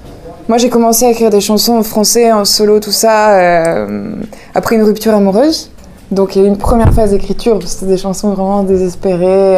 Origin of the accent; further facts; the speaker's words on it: Provence-Alpes-Côte d'Azur, France; now in Paris, France; C'est chez moi, à Paris, et puis chez mes parents, dans le sud de la France, qui est un endroit qui est très précieux pour moi. C'est mon berceau.